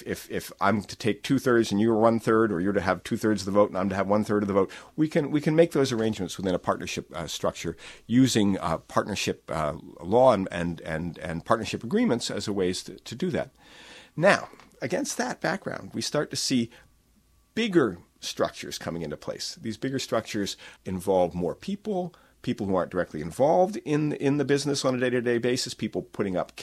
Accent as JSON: {"language": "English", "region": "Vermont", "country": "United States", "said": "Well, we've been very lucky in Vermont. I'm from Vermont."}